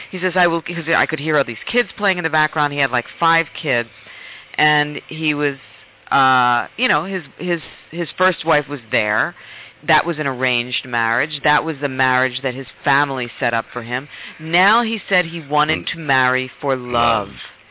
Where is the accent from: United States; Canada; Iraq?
United States; Philadelphia, Pennsylvania; now in California, United States; He's actually from Rome, and I am actually from Philly, but we are in California.